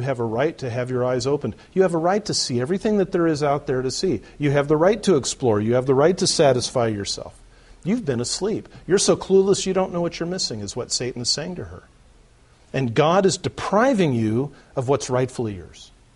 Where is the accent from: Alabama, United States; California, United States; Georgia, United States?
California, United States; I don't know because I'm from California and water is probably made from old diapers or something